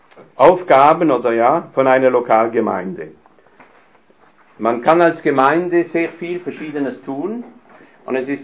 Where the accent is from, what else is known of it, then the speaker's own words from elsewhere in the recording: France; German is a second language; Ich als Franzose sehe das gar nicht so im Land.